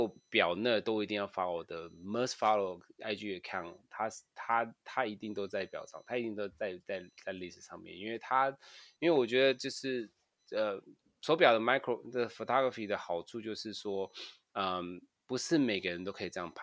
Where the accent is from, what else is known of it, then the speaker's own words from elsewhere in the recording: Taiwan; 本身为台湾人，我也觉得是个台湾之光